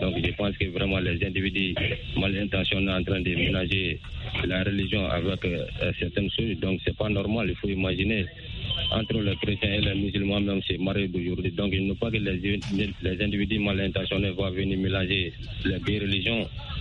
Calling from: Sonigini, Mali; Je vous appelle depuis dans mon village natal à Sonigini.

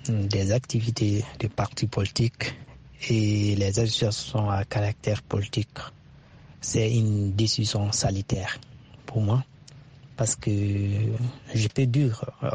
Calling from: Mali; Je suis malien, nationalité malienne, je suis au Mali.

